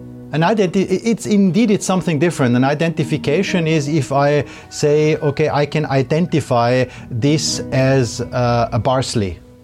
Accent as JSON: {"language": "English", "country": "Germany", "second_language": "English", "said": "I'm a cameraman. And I'm from Germany."}